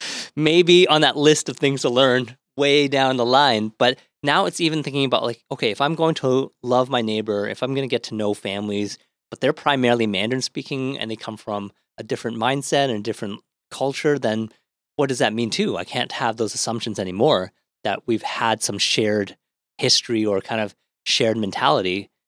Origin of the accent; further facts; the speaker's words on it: Ottawa, Ontario, Canada; now in Toronto, Canada; growing up in Ottawa and then coming to Toronto